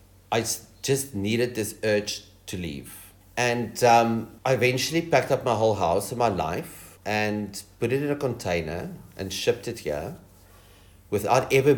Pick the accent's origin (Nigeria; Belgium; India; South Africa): South Africa; moved away as an adult; I'm from South Africa. And what driven me to the decision to leave Africa was the safety